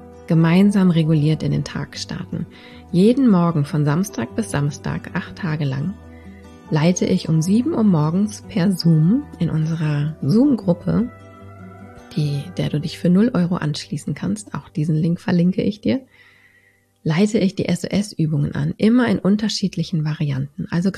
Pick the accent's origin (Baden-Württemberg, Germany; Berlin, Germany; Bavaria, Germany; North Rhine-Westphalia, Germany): Berlin, Germany; Ich komme aus Berlin.